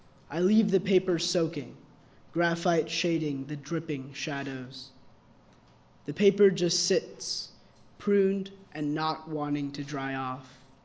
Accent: Texas, United States; I'm from Texas, so I'll be representing the Southwest region.

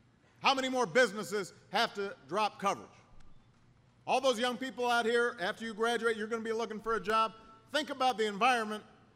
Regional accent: Illinois, United States; In my home state of Illinois, rates are going up by as much as 60%.

